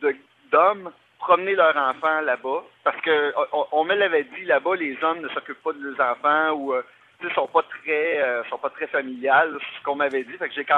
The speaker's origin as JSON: {"language": "French", "town": "Drummondville", "region": "Quebec", "country": "Canada", "said": "Je suis de Drummondville"}